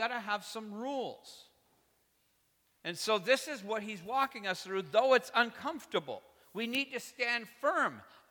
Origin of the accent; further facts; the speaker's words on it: United States; I'm an American.